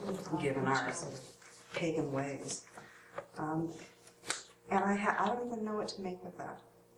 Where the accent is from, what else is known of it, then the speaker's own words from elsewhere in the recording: California, United States; all three of them were baptized in the church that I grew up in California